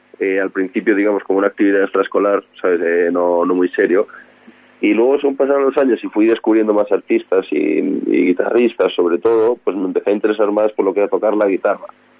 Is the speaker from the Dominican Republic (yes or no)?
no; Madrid, Community of Madrid, Spain; born there; Vivo en Madrid, yo sí nací en Madrid, pero bueno, mi familia es gallega, la gran mayoría, mi abuela gallega, mi abuelo, y bueno, desde pequeñito paso mucho tiempo allí, en Vigo y en la zona de Lugo, mi padre de Vigo y mi madre de Lugo.